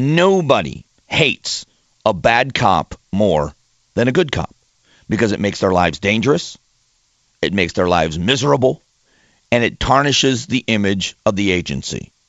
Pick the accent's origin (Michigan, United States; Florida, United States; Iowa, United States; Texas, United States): Florida, United States; Fort Myers; My youngest brother is a sheriff's lieutenant in my hometown of Fort Myers, Florida, the Lee County Sheriff's Office